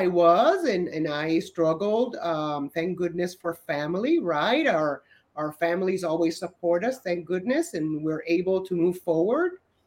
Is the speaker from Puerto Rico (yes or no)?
yes; Puerto Rico; born there; I was born in Puerto Rico many, many years ago, and I love my country.